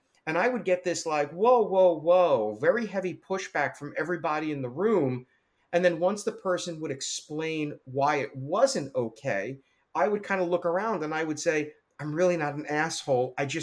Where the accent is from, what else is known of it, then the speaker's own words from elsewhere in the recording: New York, United States; to be frank, as a New Yorker, I didn't do it to be an asshole.